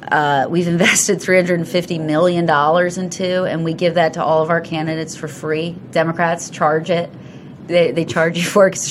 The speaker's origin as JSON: {"language": "English", "region": "Maryland", "country": "United States", "said": "I'm from Maryland."}